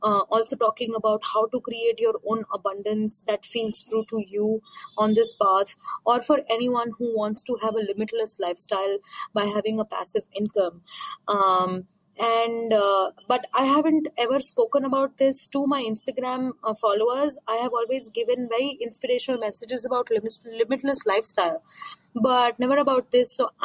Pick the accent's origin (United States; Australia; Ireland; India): India; from India.